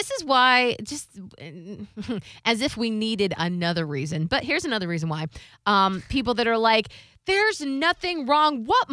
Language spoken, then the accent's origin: English; Ohio, United States; I did, because, you know, I'm from Ohio, and the Ohio River was a big thing in terms of that's where the line was.